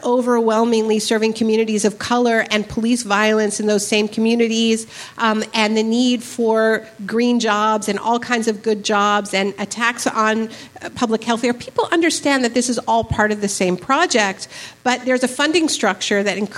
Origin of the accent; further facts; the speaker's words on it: Canada; also born or lived in United States; I'm Canadian. I'm actually American too. My parents moved to Canada during the Vietnam War.